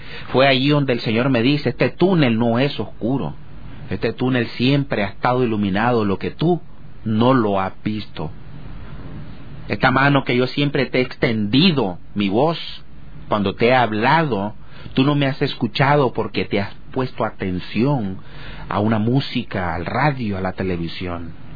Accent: Nicaragua; now in Orlando, United States; Yo soy de origen nicaragüense y llegué a la ciudad de Orlando a duras penas hace unos 6 años.

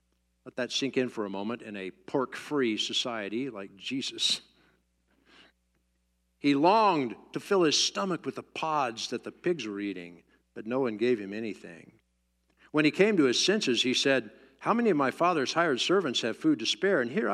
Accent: Washington, District of Columbia, United States; also born or lived in Fort Worth, Texas; I was born in Fort Worth, Texas, and lived there a grand number of 4 years, 5 years actually, moved to Washington just before my sixth birthday, a couple of months.

